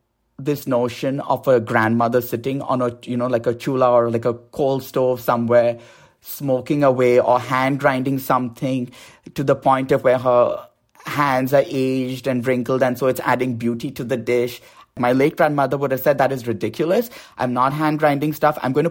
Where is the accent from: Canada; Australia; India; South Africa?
India; Mumbai, Maharashtra; now in United States; I grew up in Bombay, so I have all these different experiences.